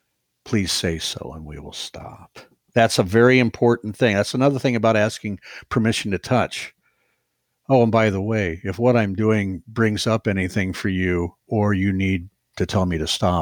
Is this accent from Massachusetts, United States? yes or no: no; Ohio, United States; moved away as an adult; I'm from Ohio.